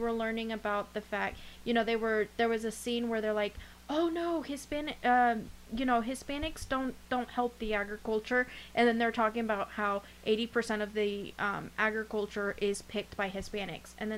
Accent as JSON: {"language": "English", "town": "Livingston", "region": "California", "country": "United States", "said": "I'm from California, and the area where I'm from, I'm not even going to tell you the city because you have no fucking clue where it is. It's between San Francisco and San Diego."}